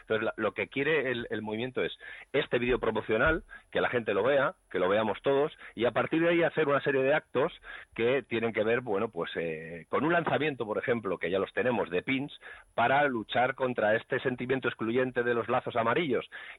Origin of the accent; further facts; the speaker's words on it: Madrid, Community of Madrid, Spain; moved away as an adult; un madrileño que vive en Cataluña desde hace 30 y pico años